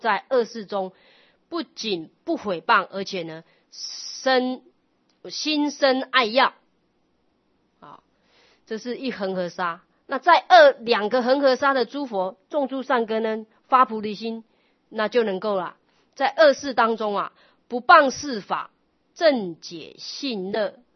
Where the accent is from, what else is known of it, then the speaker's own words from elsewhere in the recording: Taiwan; born there; 你说我生在这个台湾，就大乘佛法流传的地方